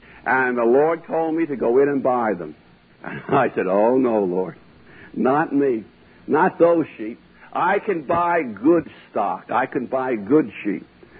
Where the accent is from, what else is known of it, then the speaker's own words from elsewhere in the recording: New York City, New York, United States; I was raised in New York City